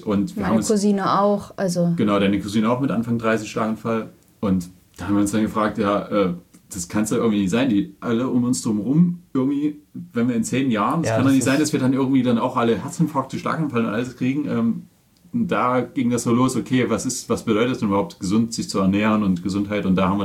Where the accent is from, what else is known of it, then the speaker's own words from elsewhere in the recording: Dresden, Saxony, Germany; Dresden, wo ich herkomme